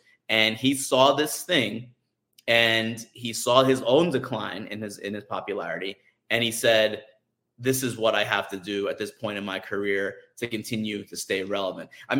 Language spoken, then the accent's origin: English; New York, United States; especially for me growing up in New York.